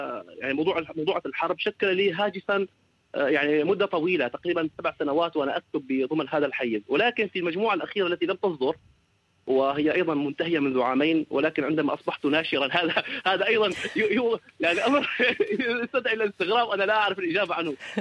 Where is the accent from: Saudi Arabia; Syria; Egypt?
Syria; نحن كتاب سوريين نتحدث عن الفجيعة والألم، ونتحدث عن الشتات، ونتحدث عن العبثية